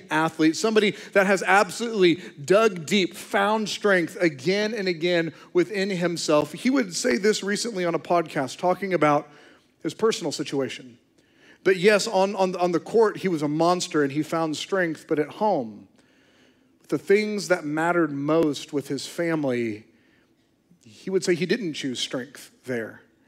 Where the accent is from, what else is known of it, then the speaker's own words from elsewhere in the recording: United States; As an American, that resonates deeply within me.